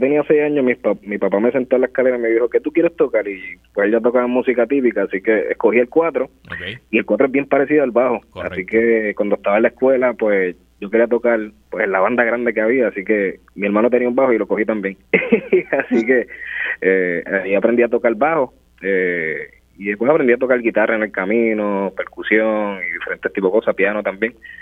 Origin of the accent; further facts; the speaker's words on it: Humacao, Puerto Rico; now in Las Piedras, Puerto Rico; Mira, pues yo soy del pueblo de Las Piedras. Bueno, duermo en Las Piedras y soy de Humacao, digo yo siempre, porque he hecho todo allá.